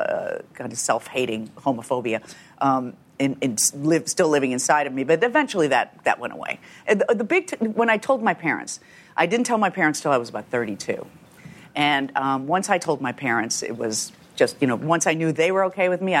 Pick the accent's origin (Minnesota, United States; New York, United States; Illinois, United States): Illinois, United States; Chicago; The south side of Chicago in a suburb.